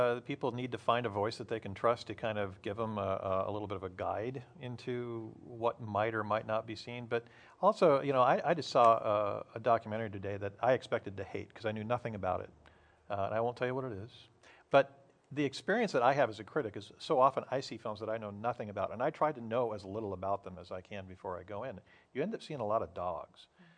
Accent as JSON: {"language": "English", "town": "Seattle", "region": "Washington", "country": "United States", "tie": "born or raised there", "said": "I grew up in Seattle reading"}